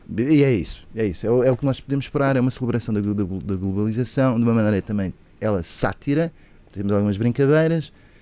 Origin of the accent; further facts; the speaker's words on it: Portugal; Eu também sou filho da terra, sou de famílias macaenses, embora tenha nascido e crescido em Portugal, tenho uma avó chinesa.